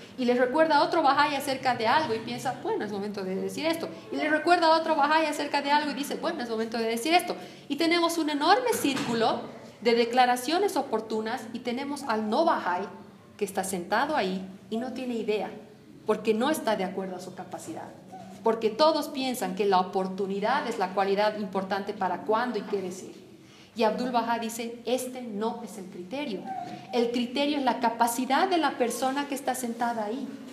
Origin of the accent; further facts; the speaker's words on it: California, United States; Cuando estaba creciendo en California, tenía una relación muy cercana con mi padre.